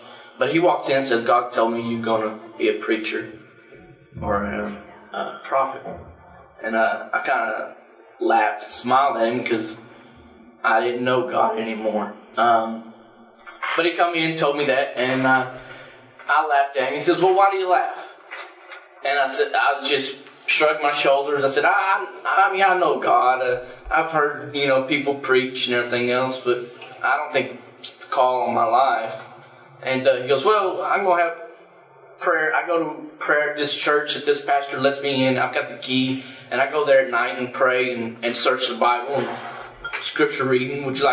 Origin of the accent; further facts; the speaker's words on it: Mesquite, Texas, United States; from Mesquite, from Dallas area in Texas. I grew up mostly in the Dallas area.